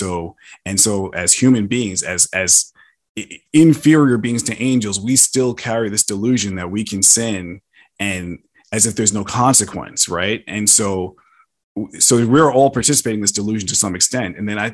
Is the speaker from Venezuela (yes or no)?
no; New York, United States; Yeah. Well, you know, I'm from New York, so I got to go with the New York.